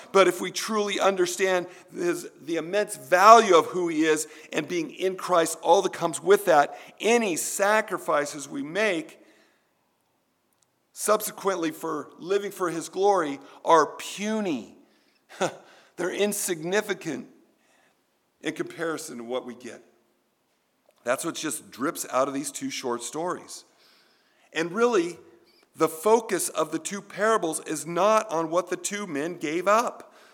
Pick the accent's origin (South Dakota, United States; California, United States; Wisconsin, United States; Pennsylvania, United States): California, United States; I was born and raised in California. Okay, I'm sorry. I confess. Grew up my whole life into my early 20s. I was a California guy.